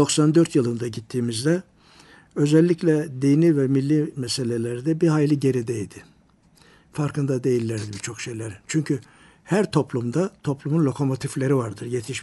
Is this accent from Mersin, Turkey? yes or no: yes; Silifke, Mersin, Turkey; Ben aslen Mersinliyim. Mersin Silifke'de doğdum.